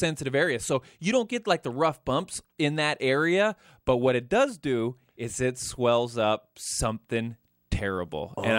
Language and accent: English; Idaho, United States; now in California, United States; I am from Idaho.